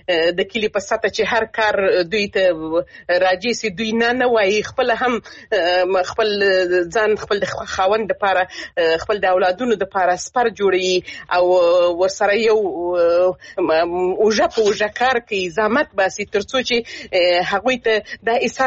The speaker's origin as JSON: {"language": "Pashto", "region": "Helmand", "country": "Afghanistan"}